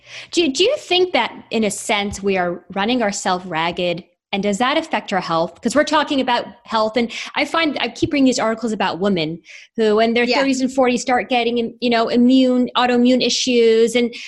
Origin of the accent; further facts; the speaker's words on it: Canada; now in United States; we live in the United States of America. I come from Canada, yep.